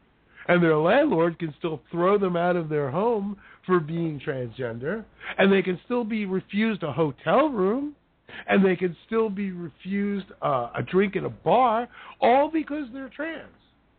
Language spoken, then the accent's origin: English; United States; I'm an American. I don't want the United States to be a joke, but we are.